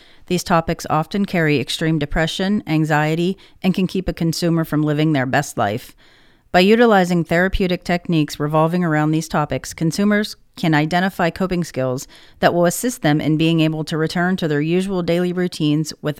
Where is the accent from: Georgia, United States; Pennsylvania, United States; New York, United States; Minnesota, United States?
Pennsylvania, United States; Bolivar; I'm from Bolivar, Pennsylvania, a little tiny town. Look a little ways away from here.